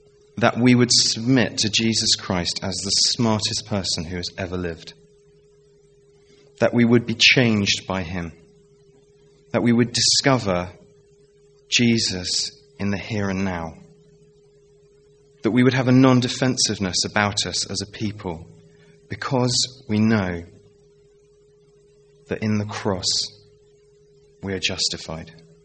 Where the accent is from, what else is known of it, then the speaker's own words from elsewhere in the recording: Chertsey, South East England, United Kingdom; I'm from Chertsey, just at the top of the M3. I live there with my wife, Caroline.